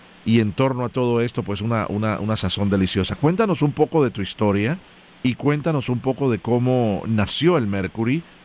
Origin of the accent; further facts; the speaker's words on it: Colombia; igualmente yo soy original de Colombia, pero lo vemos aquí con los cubanos